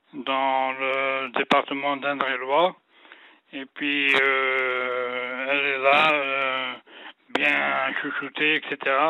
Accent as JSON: {"language": "French", "country": "Algeria", "said": "Nous sommes originaires d'Algérie."}